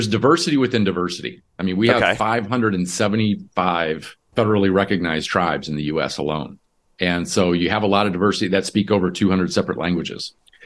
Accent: Michigan, United States; born there; also born or lived in South Dakota / North Dakota / Mississippi; So even though I was born in Michigan and that's where my tribe is in my home community, I grew up all over the country. So South Dakota, North Dakota, Mississippi.

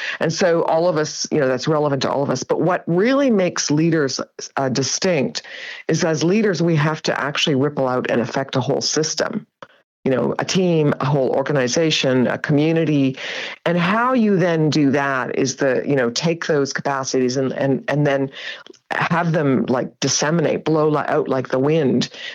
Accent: Canada; Well, so I went to MBA school, in Canada. I'm a Canadian, 40 years ago.

